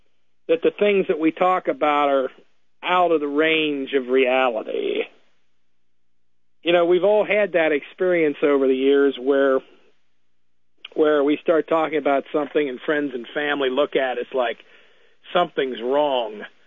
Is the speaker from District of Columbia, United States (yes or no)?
yes; Washington, District of Columbia, United States; she discovered that I was from Washington, D.C., and she asked what I did.